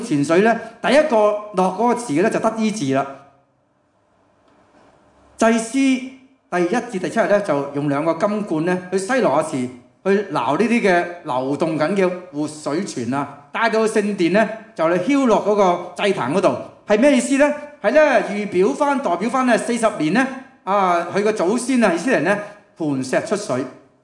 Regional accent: Hong Kong; 佢哋唔系我哋香港人好睇重咩啊？睇重嗰层楼

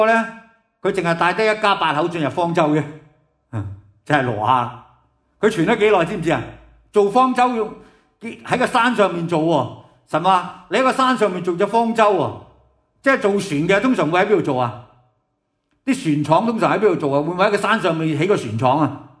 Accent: Hong Kong; 或者有人我哋香港人就会讲，我哋好似只蚁咁嘅啫。

